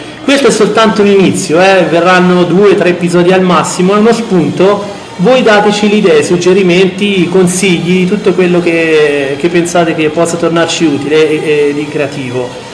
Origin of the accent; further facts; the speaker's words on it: Tuscany, Italy; accent: Tuscan; vabbè, la mia pronuncia toscana si sente, è inutile fare, cerchiamo di nasconderla